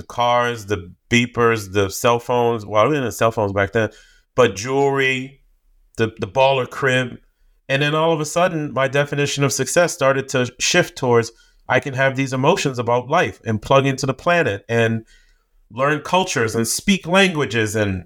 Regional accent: Boston, Massachusetts, United States; How come I grew up in Boston and no one told me that I could have feelings like this?

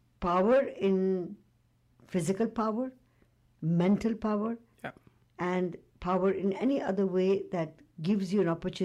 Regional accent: Canada; So where does that leave us who have our heritage is Indian, but we are Canadian?

